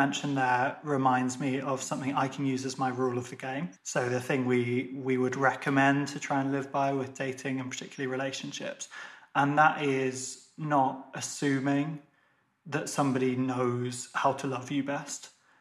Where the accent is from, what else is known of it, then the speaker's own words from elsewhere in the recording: Ireland; accent: like a BBC newsreader; I've got a bit of that with being Irish, that sometimes people will honestly get offended that I don't support England and everything.